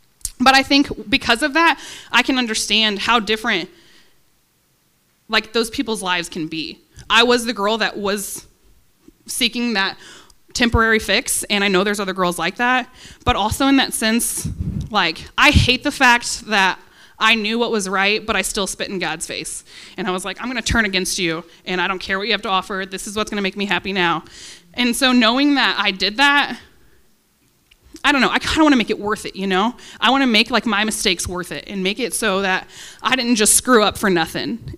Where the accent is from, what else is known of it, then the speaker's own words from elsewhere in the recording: Illinois, United States; we are from Illinois, and we've made a lot of mistakes there.